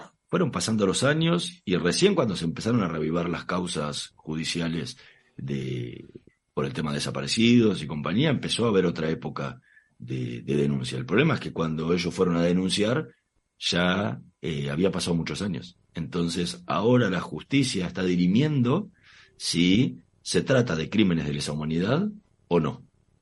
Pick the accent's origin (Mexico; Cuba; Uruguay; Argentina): Argentina; Somos todos argentinos.